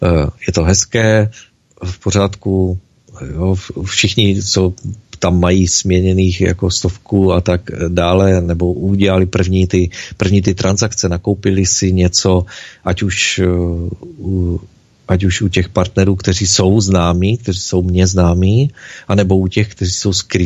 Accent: Moravia, Czechia; also born or lived in Prague; koupili malinký domeček se zahradou v zahradkářské kolonii v mém rodném městě na Moravě.

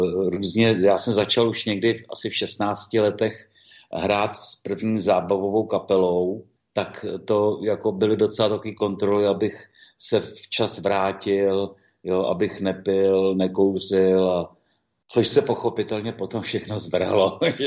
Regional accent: Plzeň, Plzeň Region, Czechia; já jsem vyrůstal v Plzni, v té staré části, takže tam byly takový ty bloky domů

